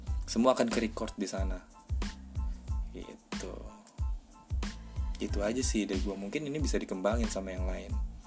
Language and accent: Indonesian; Jakarta, Indonesia; born there; Gue sendiri yang lahir di Jakarta masih belum sebegitu apal gitu jalanan di semua lini Jakarta.